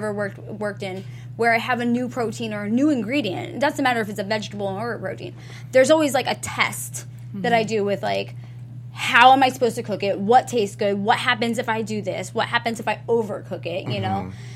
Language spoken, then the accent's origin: English; New Jersey, United States; I'm from South Jersey, okay?